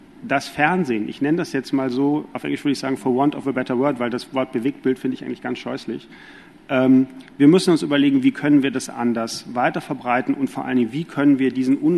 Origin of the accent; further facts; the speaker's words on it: Belgium; Ich habe Migrationshintergrund, ich bin in Belgien aufgewachsen.